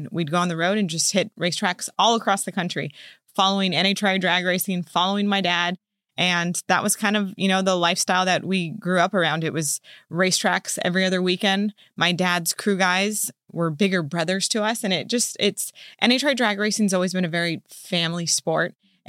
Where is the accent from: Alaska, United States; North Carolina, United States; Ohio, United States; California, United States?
California, United States; Yorba Linda; Growing up, I born and raised in Yorba Linda. I'm still there.